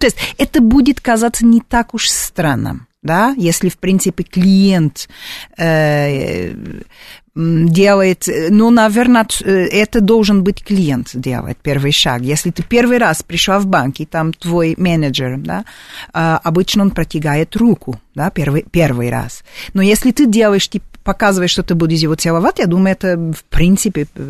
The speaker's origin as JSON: {"language": "Russian", "country": "Russia", "also_born_or_lived": "Portugal", "said": "Я когда отсюда уехала из России"}